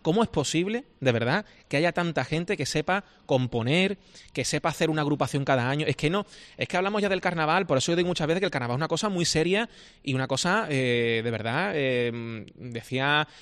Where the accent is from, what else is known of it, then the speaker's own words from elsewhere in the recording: Cádiz, Andalusia, Spain; nosotros somos gaditanos, ¿no?